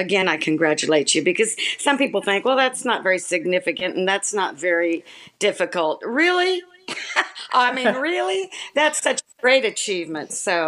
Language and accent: English; California, United States; also born or lived in Houston; Even though I was born in Houston, I was, of course, raised in Southern California.